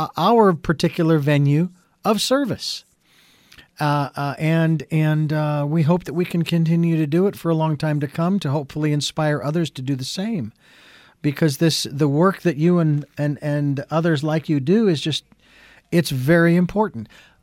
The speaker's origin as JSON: {"language": "English", "region": "Arizona", "country": "United States", "tie": "born or raised there", "said": "and I was born and raised in Arizona, so I sort of relate."}